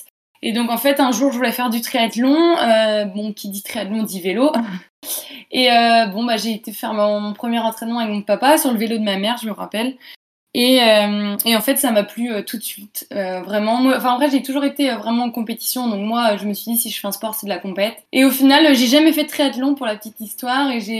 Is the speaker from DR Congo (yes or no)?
no; Brittany, France; Je suis bretonne, je viens du Morbihan plus précisément, près de Plouet pour les connaisseurs